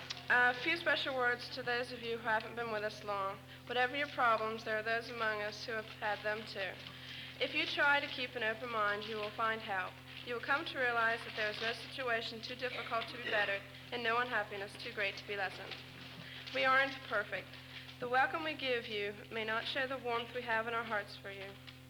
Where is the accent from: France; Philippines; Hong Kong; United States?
United States; Parkersburg; I'm from Parkersburg.